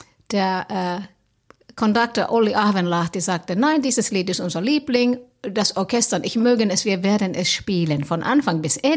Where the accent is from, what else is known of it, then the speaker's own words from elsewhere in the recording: Helsinki, Uusimaa, Finland; now in Cologne, Germany; Ja, ich komme aus Helsinki ursprünglich, bin aber Kölsche Mädchen seit 2010. Ich liebe Köln.